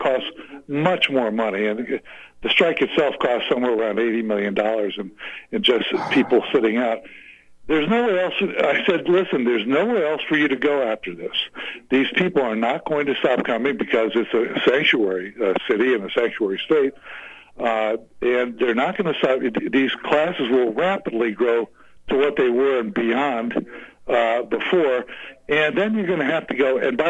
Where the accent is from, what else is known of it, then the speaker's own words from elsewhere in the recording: Los Angeles, California, United States; Hey, Mike. Talking about my hometown here. Can I add a couple things here about what's going on in Los Angeles?